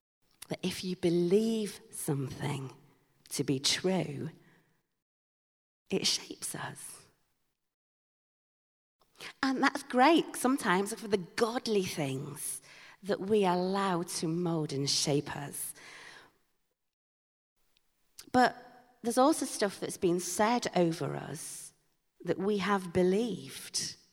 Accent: Yorkshire and the Humber, United Kingdom; Now, as you know, I am a Yorkshire woman, and so my hard-earned fivers are worth twice yours are.

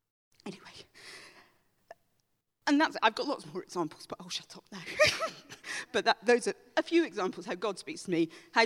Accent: Dunblane, Scotland, United Kingdom; But anyway, I come from Dunblane

